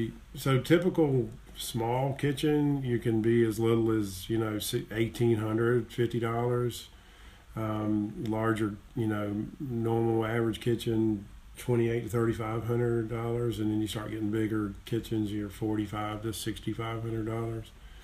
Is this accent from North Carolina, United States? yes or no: no; Clover, South Carolina, United States; I live in Lake Wylie, and I'm from Clover, class of 81, and I've watched this whole area grow